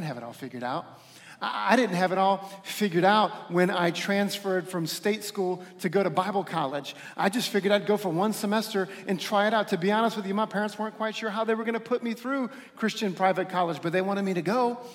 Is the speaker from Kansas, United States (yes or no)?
no; New Orleans, Louisiana, United States; now in Buffalo, United States; I didn't have it all figured out when we moved from my hometown of New Orleans up to Amy's hometown of Buffalo, New York